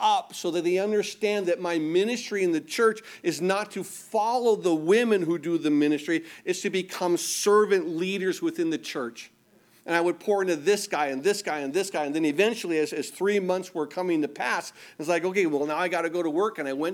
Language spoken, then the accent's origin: English; Midwest, United States; also born or lived in Southern California; now in Milwaukee, United States; I mean, I kind of grew up a Midwesterner, so I did have an easier adjustment period.